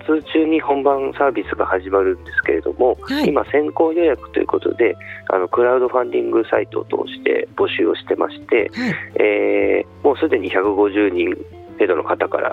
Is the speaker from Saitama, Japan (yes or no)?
yes; Tokorozawa, Saitama, Japan; moved away as an adult; now in Fukushima, Japan; 私埼玉県の所沢出身です。